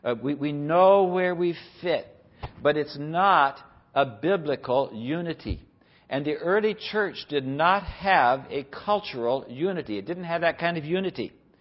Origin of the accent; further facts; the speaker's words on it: California, United States; Now, when I grew up in Southern California, there were only three television stations available for the three major networks.